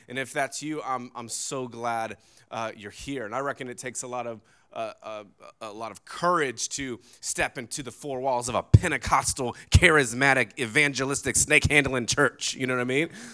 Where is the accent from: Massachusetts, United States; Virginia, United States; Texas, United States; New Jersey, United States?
Virginia, United States; Virginia Beach; I grew up in the Bayside area of Virginia Beach. We kind of moved around, went to church and school in Norfolk, but probably from zero to 15 or 16, lived in Virginia Beach